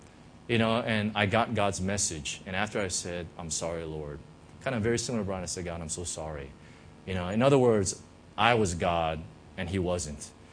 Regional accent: United States; I'm from the States, so right, but Hong Kong's like this.

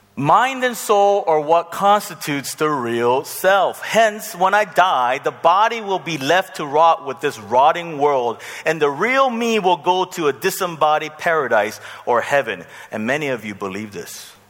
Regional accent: California, United States; You do not believe me. I know. I'm from California.

